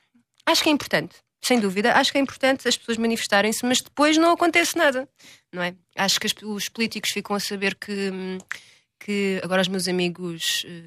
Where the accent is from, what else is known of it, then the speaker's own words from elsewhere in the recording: Lisbon, Portugal; Eu não venho de lobbies, não venho de nada, venho de Alfama.